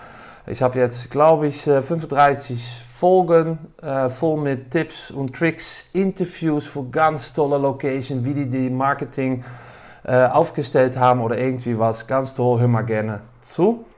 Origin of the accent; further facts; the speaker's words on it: Netherlands; German is a second language; now in Düsseldorf, Germany; Ich bin von Venue Marketing, man hört das auch ein bisschen. Ich komme aus Holland, wohne seit Jahren in das schöne Düsseldorf.